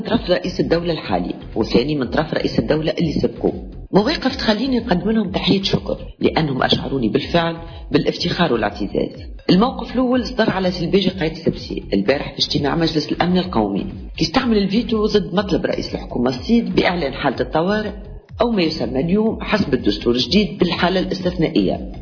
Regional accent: Tunisia

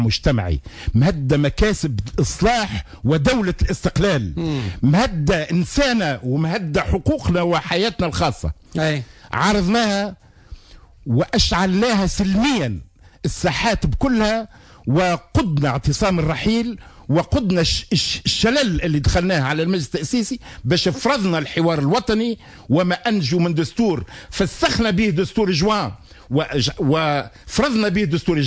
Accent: Tunisia; همي على بلادي تونس اولا.

